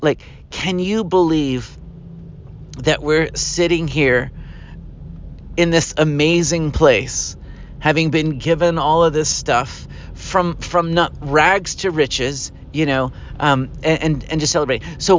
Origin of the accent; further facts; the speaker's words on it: Atlanta, Georgia, United States; I know I'm like I'm a kid from Atlanta, you know, like I didn't come from nothing.